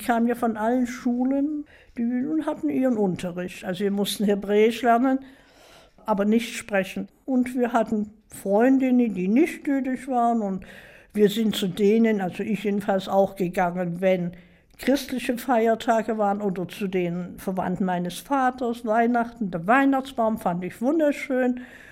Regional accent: Dresden, Saxony, Germany; born there; Ja, ich bin in Dresden geboren. Mein Vater, eine alte Dresdner Familie, Protestant. Die Mutti kam als zweijähriges Kind mit ihren Eltern aus Russland, aus Weißrussland.

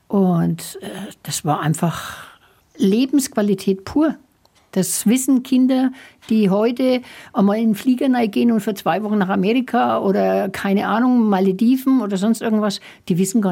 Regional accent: Schwabach, Bavaria, Germany; also born or lived in Kelheim; Geboren bin ich in Kelheim. Aufgewachsen bin ich in Schwabach.

